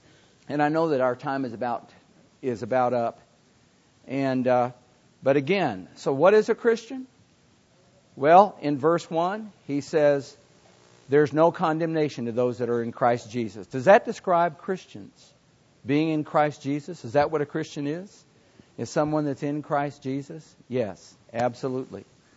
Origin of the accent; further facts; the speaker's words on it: Minnesota, United States; now in Florida, United States; I grew up in Minnesota, land of lakes, all these woods.